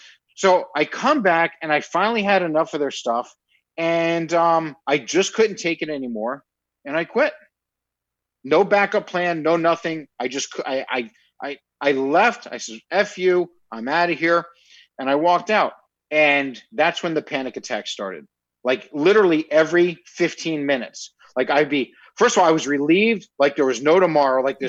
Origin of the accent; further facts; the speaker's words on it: New York, United States; Because I'm from New York and I don't listen to anybody else if I want to do something, right?